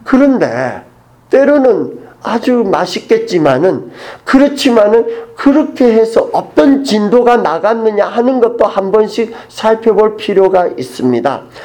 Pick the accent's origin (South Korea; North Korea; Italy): South Korea; Busan; accent: Busan; 저는 부산에서 왔습니다. 이렇게 억양에서 눈치를 채셨는지 모르겠지만은 저도 서울말 할 수 있어요.